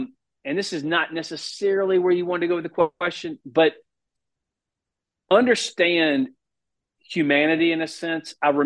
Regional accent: the South, United States; accent: country southern; I lost my accent to a large degree. When I got into politics, I realized it's an asset. I can burn you to the ground, but if I do it with a country southern soft accent, people don't even know what happened.

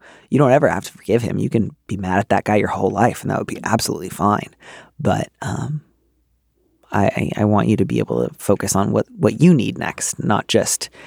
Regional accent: Midwest, United States; I grew up in the Midwest, so like we did have central air

